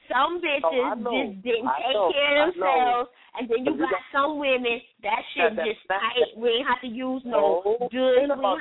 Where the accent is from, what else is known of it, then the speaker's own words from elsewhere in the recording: Brooklyn, New York, United States; now in Georgia, United States; look, I'm from Brooklyn, but I'm in Georgia now.